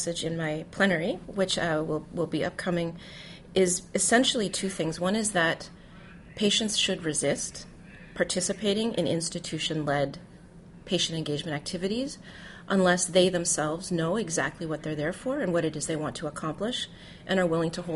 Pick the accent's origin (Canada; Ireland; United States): Canada; I'm Canadian, and that's how we refer to it in Canada